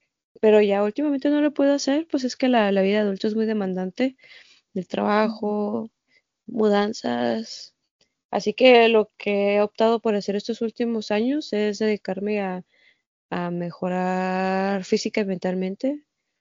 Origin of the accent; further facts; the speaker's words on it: Chihuahua, Mexico; 25 de mayo de 1996, arriba de los niños de los 90. Soy de Chihuahua, Chihuahua, nací y crecí en la capital, soy citadina, ¿no? Completamente, estoy acostumbrada a la urbanización